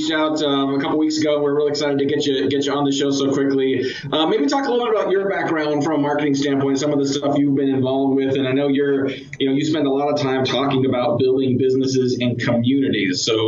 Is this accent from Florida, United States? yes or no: no; California, United States; I remember growing up in the Bay Area.